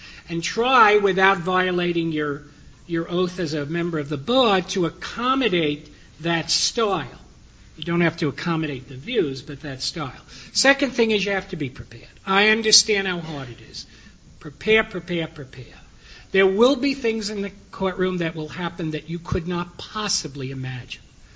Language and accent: English; New York, United States; but in all the votes, my home state of New York abstains